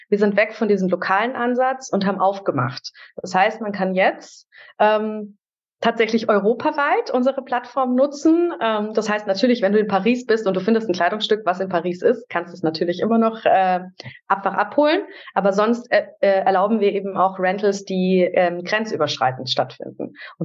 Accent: Munich, Bavaria, Germany; meine Heimatstadt, die München ist

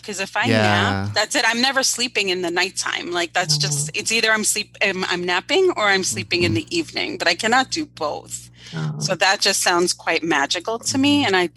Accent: New York City, New York, United States; you will all know that I grew up in New York City.

